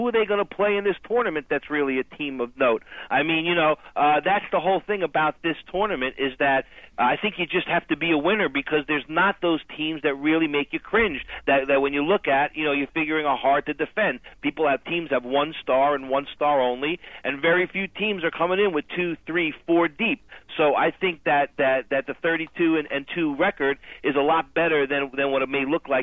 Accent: New York, United States; I'm an East Coast player. I'm a New Yorker.

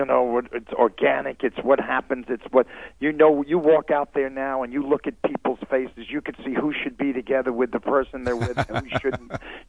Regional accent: Queens, New York, United States; Well, you know, when I was a kid, we were real poor growing up in Queens, New York. And my father was a hard worker. My mother was a waitress.

